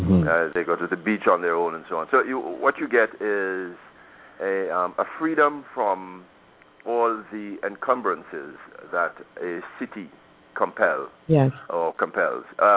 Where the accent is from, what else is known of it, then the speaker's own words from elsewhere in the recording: Antigua & Barbuda; born there; moved away as an adult; also born or lived in United States; No, I was born in Antigua, but I spent a significant number of years in the U.S. after my 21st birthday.